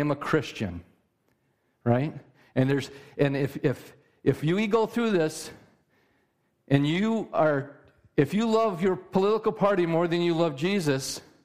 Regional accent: United States; As an American, what two consenting adults do in their own home is up to them.

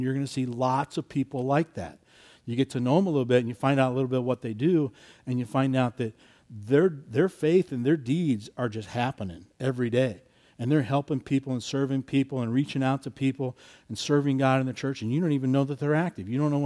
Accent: Iowa, United States; We're from Iowa originally. And so we knew nobody out there.

